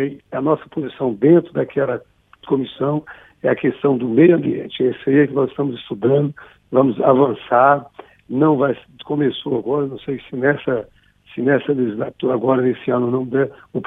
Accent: Tocantins, Brazil; Eu sou do estado de Tocantins.

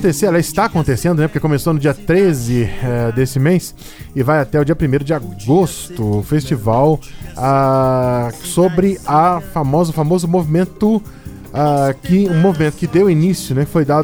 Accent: Caratinga, Minas Gerais, Brazil; Eu que sou apaixonado pela Zona da Mata, porque sou de lá, eu sou de Caratinga.

